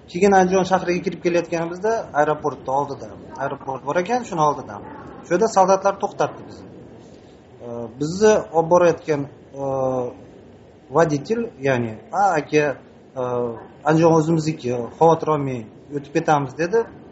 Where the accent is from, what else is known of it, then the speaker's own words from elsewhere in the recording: Kyrgyzstan; now in Russia; Yo'q, men asli qirg'izistonlikman. Lekin 90-chi yillar Rossiya davlatiga ko'chib ketganman. Rossiya davlatida yashayman.